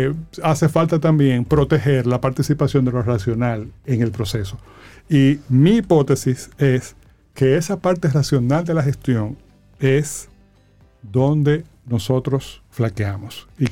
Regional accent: Dominican Republic; Intuiciones que pudieran tener valor para nosotros como dominicanos, como sociedad dominicana.

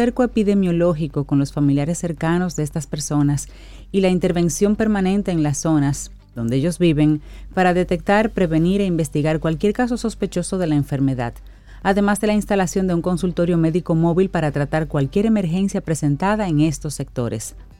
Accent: Dominican Republic; el acceso, claro, a las playas nosotros como dominicanos

